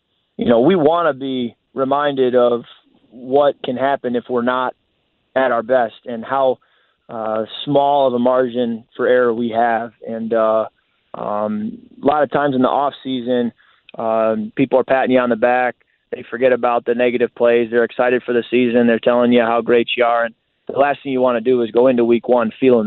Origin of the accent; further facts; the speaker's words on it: Michigan, United States; And I grew up in Michigan and obviously followed the Detroit Lions.